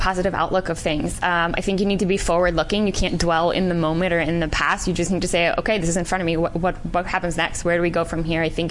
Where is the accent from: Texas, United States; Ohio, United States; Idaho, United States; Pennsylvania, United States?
Pennsylvania, United States; York; York, Pennsylvania.